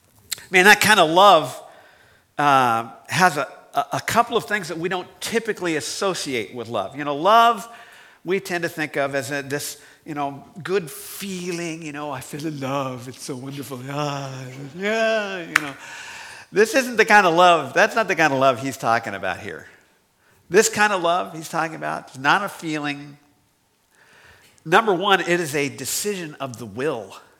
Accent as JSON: {"language": "English", "town": "Bakersfield", "region": "California", "country": "United States", "tie": "born or raised there", "said": "he was from my hometown of Bakersfield."}